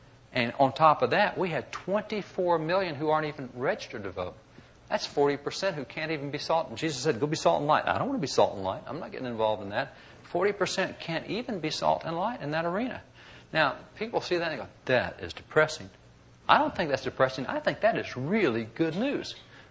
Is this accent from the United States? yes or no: yes; Texas, United States; I'm from Texas. We just had the Villa.